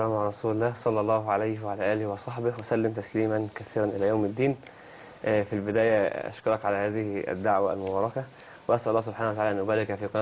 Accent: El Hamool, Kafr El Sheikh Governorate, Egypt; في بلدتي مركز الحمول المحافظة كفر الشيخ

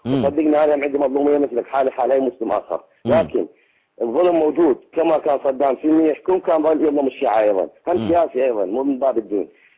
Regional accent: Iraq; انا عراقي موجود من البيت وقاعد بنفس البلد.

